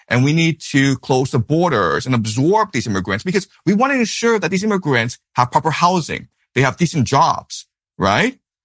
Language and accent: English; Canada; because I am a Canadian citizen. I went to school there.